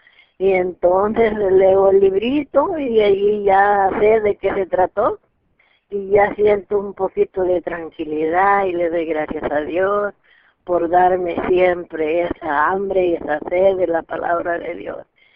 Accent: El Salvador; now in California, United States; yo soy de El Salvador, pero oigo a través de la Biblia Radio Nueva Vida, aquí en California.

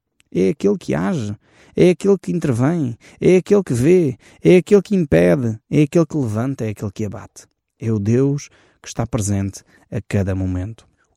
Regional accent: Portugal; Creio que aqui nós temos grandes lições para tirar para nós próprios, como portugueses.

